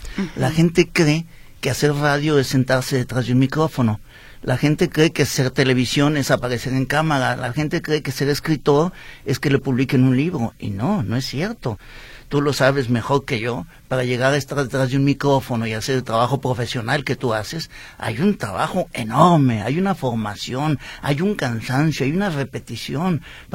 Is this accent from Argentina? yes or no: no; Mexico; also born or lived in France; now in Guadalajara, Mexico; estoy jubilado por Francia y paso la mitad de mi año allá y la mitad de mi año aquí en Guadalajara. Pero soy tan mexicano que me negué a recibir la nacionalidad francesa. Yo soy mexicano